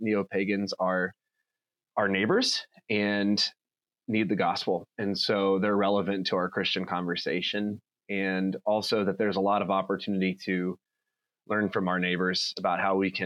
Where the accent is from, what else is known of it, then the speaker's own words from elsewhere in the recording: Seymour, Indiana, United States; I grew up in Seymour, Indiana, which is like there's four LCMS churches on one road, and it's not a very big town. So that's the kind of context. So I grew up LCMS and Lutheran